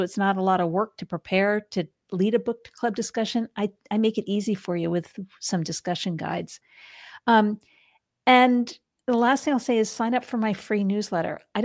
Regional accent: Rhode Island, United States; I grew up in Rhode Island and we use that all the time to talk about people.

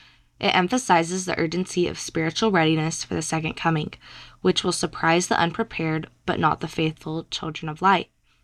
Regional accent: Texas, United States; Growing up in Texas, people are mainly Baptist, but all that matters is that you are Christian and love Jesus Christ.

